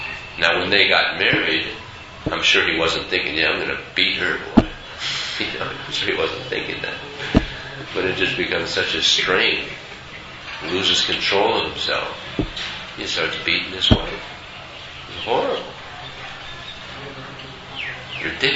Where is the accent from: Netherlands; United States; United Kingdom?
United States; Just like myself, I grew up in America, and at about 22 I went on a spiritual search